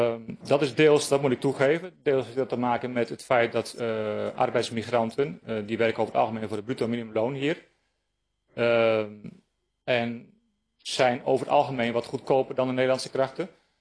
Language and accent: Dutch; Friesland, Netherlands; Maar goed, stop mij als Fries met een paar Limburgers in huis